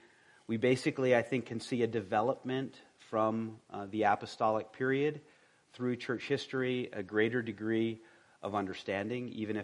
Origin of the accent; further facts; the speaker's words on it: Rhode Island, United States; knowing a lot about colonial and revolutionary history, growing up in Rhode Island and loving history